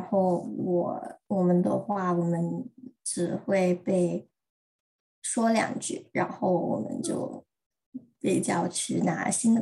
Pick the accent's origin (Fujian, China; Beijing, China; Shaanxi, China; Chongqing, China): Fujian, China; Fuzhou; now in United States; 我们是福州人